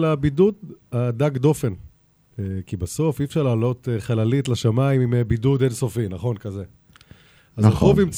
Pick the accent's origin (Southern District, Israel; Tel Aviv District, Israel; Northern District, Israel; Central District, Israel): Northern District, Israel; Kfar Giladi; לא, גדלתי בכפר גלעדי, אני בקיבוץ כפר גלעדי, כל המשפחה שם.